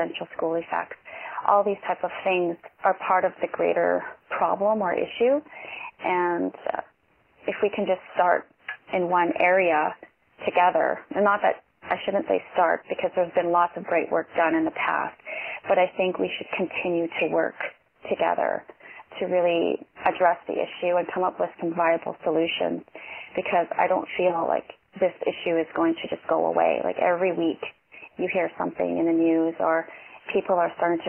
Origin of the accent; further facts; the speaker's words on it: Edmonton, Alberta, Canada; So just about me, I'm from Edmonton, Alberta, and I've lived here since 1991.